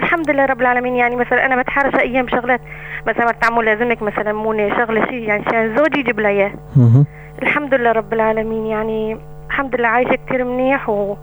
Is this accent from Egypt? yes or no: no; Aleppo, Aleppo Governorate, Syria